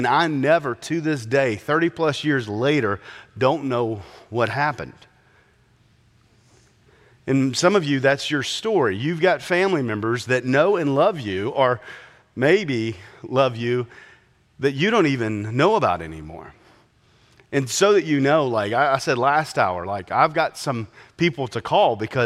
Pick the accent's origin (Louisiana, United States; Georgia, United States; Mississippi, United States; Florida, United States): Georgia, United States; Augusta; I grew up outside of Augusta, Georgia. That area is called the CSRA, the Central Savannah River area.